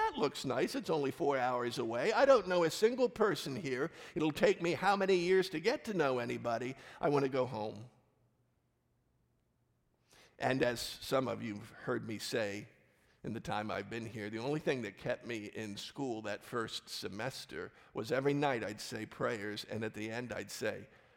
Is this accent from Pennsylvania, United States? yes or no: yes; Pittsburgh, Pennsylvania, United States; hello, we're from Pittsburgh